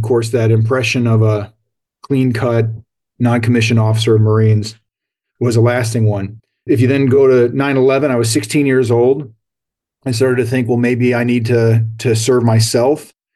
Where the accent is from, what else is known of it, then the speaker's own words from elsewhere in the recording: Ypsilanti, Michigan, United States; So I was born and raised in Ypsilanti, where my dad was a sheriff's officer, and my mother primarily stayed home with us.